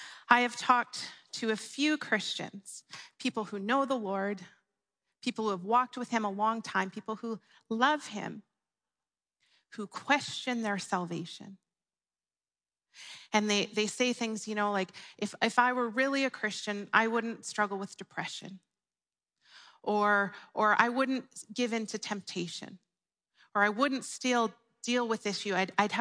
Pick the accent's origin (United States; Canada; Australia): Canada; I can make Canadian jokes now because I'm a Canadian